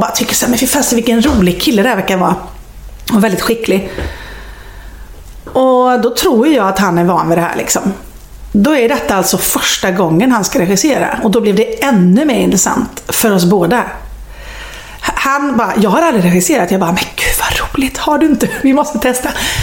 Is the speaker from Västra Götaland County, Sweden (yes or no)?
yes; Viskafors, Västra Götaland County, Sweden; also born or lived in Borås; Men jag är uppväxt i Viskafors.